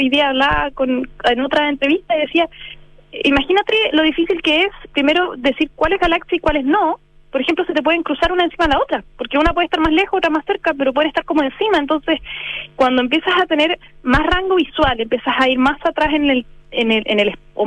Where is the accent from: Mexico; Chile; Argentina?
Chile; cuando les digo que soy de Chile